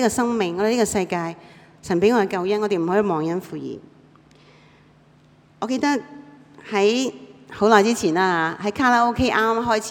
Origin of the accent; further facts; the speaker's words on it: Hong Kong; 我哋都係外邦人，弟兄姊妹，我哋係香港人，我哋中國人。